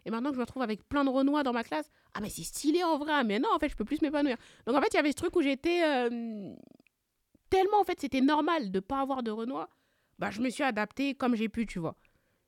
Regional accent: Hyères, Provence-Alpes-Côte d'Azur, France; on a grandi à Hyères. Hyères, c'est une ville remplie de personnes blanches. Hein, voilà. Tu as vu, on fait partie des premières familles noires à habiter à Hyères.

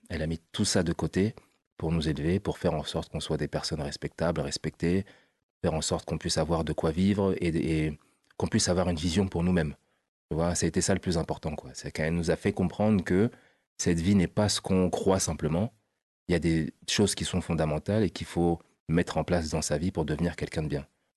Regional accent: Paris, Île-de-France, France; also born or lived in Clichy; Donc, je suis né à Clichy, grandi à Paris dans le 18e, dans le 17e, entre Les Lilas, Triel-sur-Seine et après une grosse partie à l'Île-Saint-Denis dans le 93.

